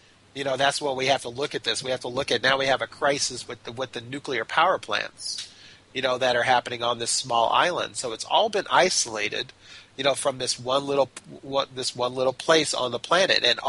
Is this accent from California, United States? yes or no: yes; Los Angeles, California, United States; earthquakes through my entire life here in Los Angeles. And I my home was in Sylmar back when the Northridge earthquake event happened.